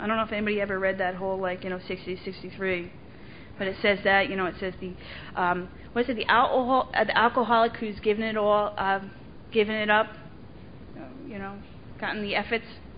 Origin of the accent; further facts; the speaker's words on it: Ireland; I'm Irish, man. I'm angry about everything.